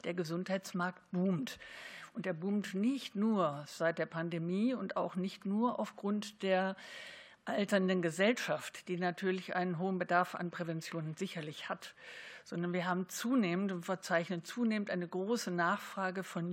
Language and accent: German; Baden-Baden, Baden-Württemberg, Germany; Ich kann das sagen, ich komme aus Baden-Baden